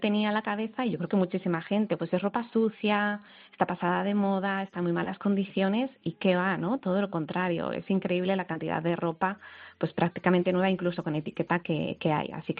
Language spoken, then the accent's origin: Spanish; Galicia, Spain; como buena gallega yo te diré que depende